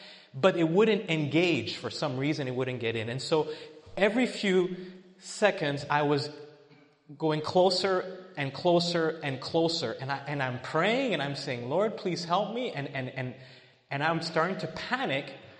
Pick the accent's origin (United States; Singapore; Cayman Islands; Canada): Canada; Quebec City, Quebec; I grew up in Quebec, Quebec City, and a lot of snow, a lot of ice.